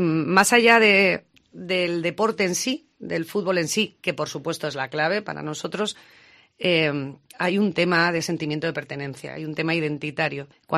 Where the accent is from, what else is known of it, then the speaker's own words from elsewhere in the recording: León, Castile and León, Spain; porque somos leoneses, y porque somos de León